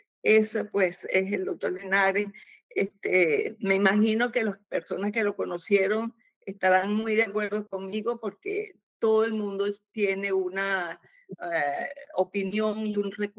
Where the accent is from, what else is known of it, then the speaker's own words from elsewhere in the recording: Venezuela; Pero yo te puedo contestar esta pregunta como venezolana, viendo la realidad venezolana